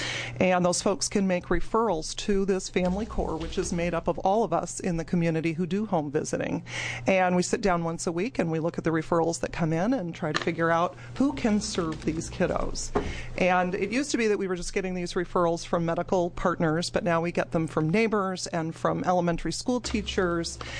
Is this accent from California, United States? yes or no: no; Oregon, United States; I'm from Yamhill County.